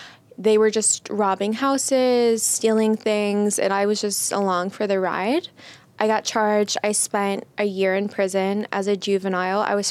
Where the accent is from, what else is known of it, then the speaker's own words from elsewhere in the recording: Chicago, Illinois, United States; Well, I'm from Chicago, so it's...